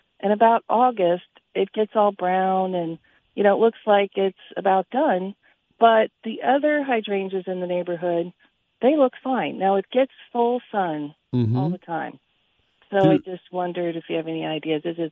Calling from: Villa Hills, Kentucky, United States; I'm from Villa Hills, Kentucky.

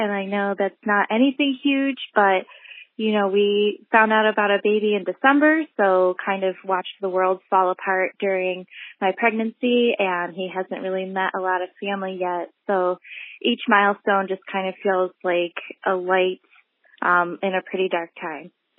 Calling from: Buffalo, New York, United States; Hi, Love It. … I'm calling from Buffalo, New York.

